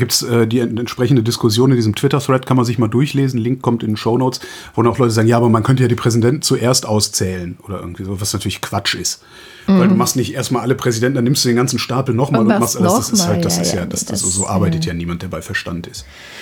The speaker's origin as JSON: {"language": "German", "country": "Germany", "said": "Wir sind Deutsche."}